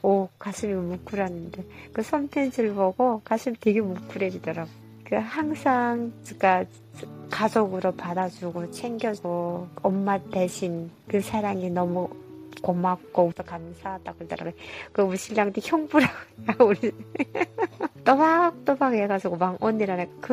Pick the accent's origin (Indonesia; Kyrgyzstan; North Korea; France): North Korea; now in South Korea; 교회에서 제가 북한 사람이라 하니까